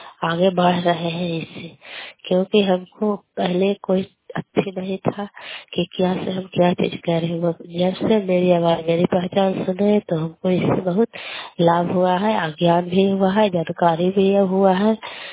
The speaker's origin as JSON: {"language": "Hindi", "town": "Kalyanpur", "region": "Bihar", "country": "India", "said": "घर कल्याणपुर वाली बेलछी पंचायत प्रखंड छठी जिला नालंदा का निवासी हूँ।"}